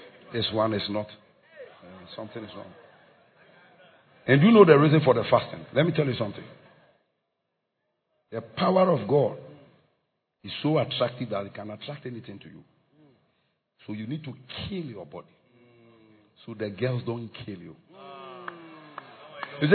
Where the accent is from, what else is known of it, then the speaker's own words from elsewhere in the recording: Ghana; I said, no, when I came from Ghana.